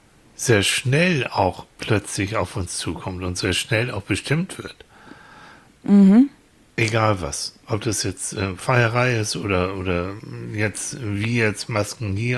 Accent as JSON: {"language": "German", "region": "Northern Germany", "country": "Germany"}